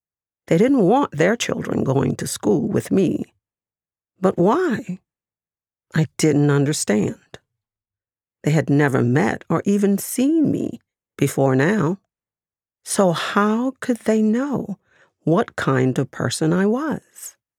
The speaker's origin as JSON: {"language": "English", "town": "New Orleans", "region": "Louisiana", "country": "United States", "tie": "born or raised there", "said": "I was chosen to be the first Black child to go to an all-white school, William France Elementary, in my hometown, New Orleans."}